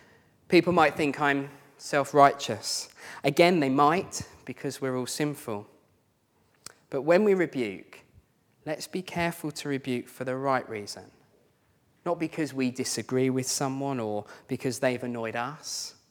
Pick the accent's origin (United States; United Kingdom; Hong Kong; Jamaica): United Kingdom; Well, I know we're British, but we're just going to have to get over that.